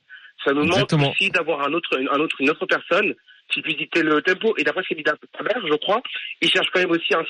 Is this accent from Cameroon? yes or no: no; Paris, Île-de-France, France; Oui, je suis dur, je suis parisien, je suis dur.